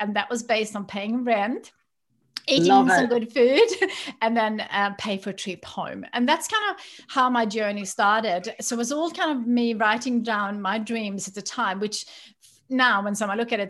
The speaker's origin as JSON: {"language": "English", "country": "Sweden", "tie": "born or raised there", "second_language": "English", "said": "And also, I guess I grew up in Sweden. I was used to have a lot of products that didn't exist here back then."}